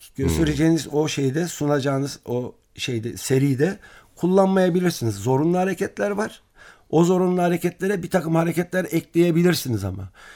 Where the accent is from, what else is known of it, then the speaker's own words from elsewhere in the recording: Ankara, Turkey; Ankara 19 Mayıs zaten benim evimdi. Orada doğdum, büyüdüm.